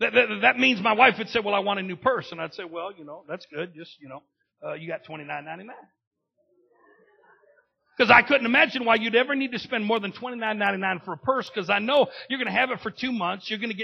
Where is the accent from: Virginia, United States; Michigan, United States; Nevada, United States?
Michigan, United States; Bay City; You know, my hometown, Bay City, very, very, very blue collar, you know, whole GM territory.